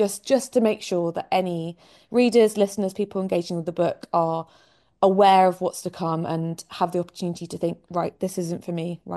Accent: London, United Kingdom; As I'm sure your listeners can hear, I am very much from the South. I'm from London, but my mum is Geordie.

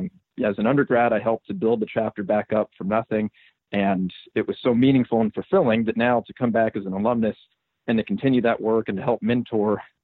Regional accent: Atlanta, Georgia, United States; moved away as an adult; now in Austin, United States; I grew up in Atlanta, Georgia, but I received a scholarship to the business school here at UT Austin

